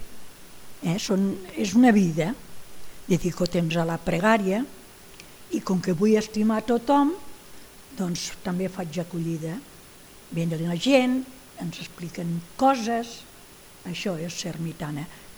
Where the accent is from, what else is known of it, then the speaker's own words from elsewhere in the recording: Raimat, Catalonia, Spain; born there; I fa molts anys que sóc al priorat, jo dic que vaig néixer a Raimat el 1943 i al priorat el 1977.